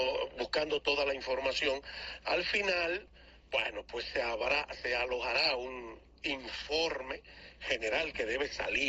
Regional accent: Sabaneta, Santiago Rodríguez, Dominican Republic; Yo le estoy hablando, mi doña, de mi querido Sabaneta, de mi pueblo adorado.

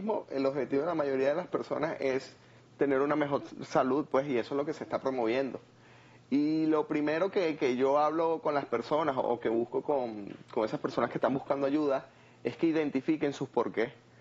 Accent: Valencia, Carabobo, Venezuela; yo soy venezolano, de Valencia

